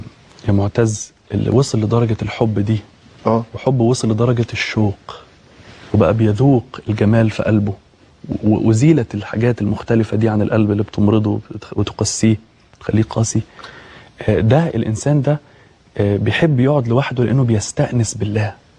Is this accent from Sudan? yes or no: no; Egypt; عندنا في مصر